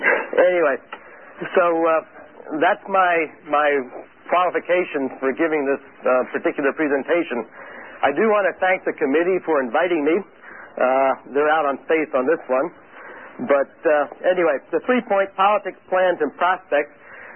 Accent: New Jersey, United States; moved away as an adult; also born or lived in Israel; I'm from New Jersey. That's pronounced New Jersey, not New Jersey. And I have lived in Israel on and off for the last 20 years

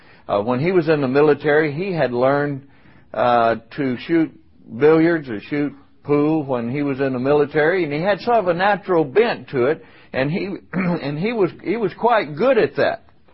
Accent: Oxford, Mississippi, United States; born there; I was born in Oxford, Mississippi, to … I had two sisters come along later in our family.

